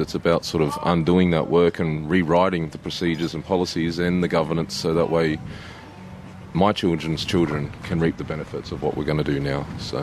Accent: New South Wales, Australia; also born or lived in Queensland; I come from the Gamilaroi Menindaangi tribes of northwest New South Wales and southwest Queensland.

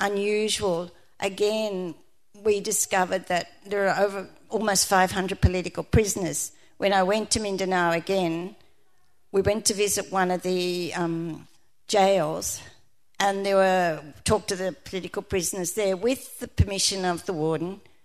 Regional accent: Australia; So I think as Australians we have a lot to look at here

